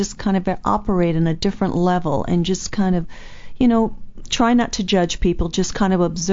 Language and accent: English; East Coast, United States; now in Los Angeles, United States; I came from back east, and even though I didn't come from another country, it almost feels like you come from another country when you come from a different state to Los Angeles